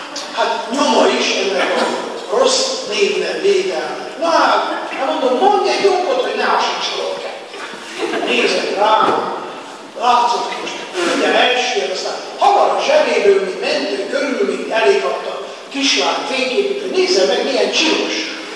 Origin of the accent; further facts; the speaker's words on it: Miercurea Ciuc, Harghita, Romania; én a Csíkszeredából vagyok a hegyek közül